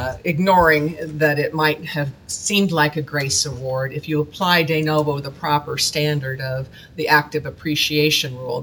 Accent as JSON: {"language": "English", "town": "North Platte", "region": "Nebraska", "country": "United States", "said": "I'm from North Platte."}